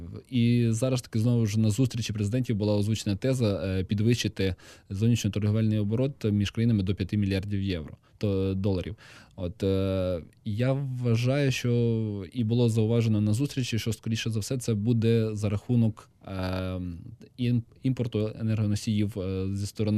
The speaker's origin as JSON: {"language": "Ukrainian", "region": "Volyn Oblast", "country": "Ukraine", "said": "Тому що я особисто з Волині, і це досить близький регіон, Брещина."}